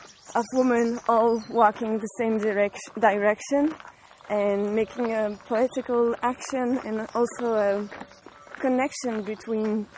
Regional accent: France; English is a second language; No, so, I'm French.

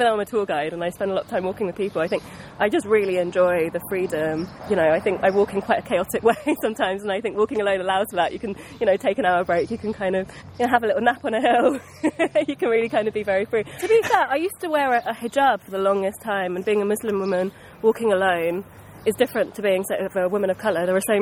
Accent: Tooting, London, United Kingdom; I was born in Tooting in South London. I've lived there pretty much all my life. I've done quite a few stints in sort of different cities, both in the UK and abroad, but I always return to Tooting.

